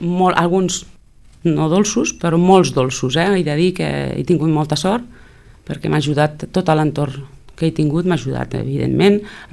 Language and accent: Catalan; L'Hospitalet de l'Infant, Catalonia, Spain; born there; jo he nascut a l'Hospitalet de l'Infant, des de ben petita doncs tinc la sang que és sal.